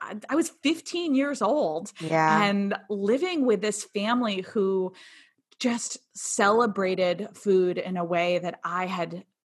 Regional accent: Connecticut, United States; So I grew up in Connecticut. I had a pretty typical childhood.

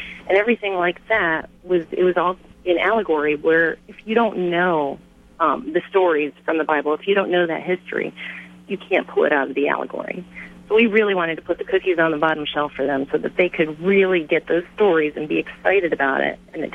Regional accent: Pennsylvania, United States; now in Cincinnati, United States; I grew up in Pennsylvania. I'm now living in Cincinnati.

